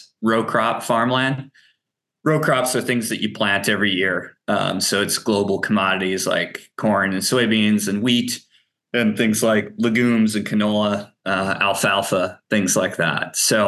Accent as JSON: {"language": "English", "town": "Cedar Rapids", "region": "Iowa", "country": "United States", "tie": "born or raised there", "said": "My wife grew up on a farm in Wisconsin. I grew up in Cedar Rapids, Iowa. My parents grew up in Kansas, in Western Kansas."}